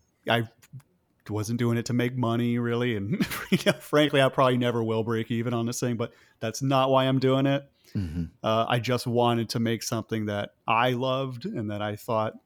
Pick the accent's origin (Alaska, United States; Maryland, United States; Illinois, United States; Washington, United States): Illinois, United States; Chicago; I'm from Chicago, Illinois, originally.